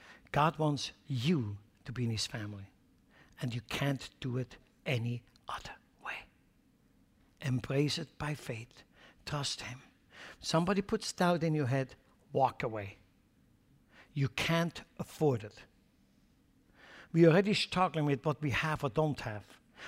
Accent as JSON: {"language": "English", "country": "Switzerland", "accent": "Swiss", "second_language": "English", "said": "I will always keep my Swiss accent."}